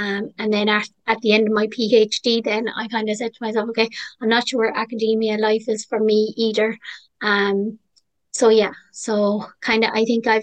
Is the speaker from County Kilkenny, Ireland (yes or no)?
no; Youghal, County Cork, Ireland; Cork is quite close to where I live. I'm from Youghal, County Cork, and so then I moved to Cork City